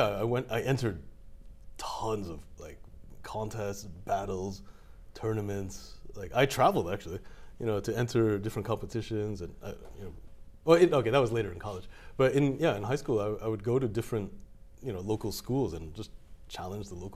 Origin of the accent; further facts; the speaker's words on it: New York, United States; And, you know, I'm from New York, so we had the Knicks.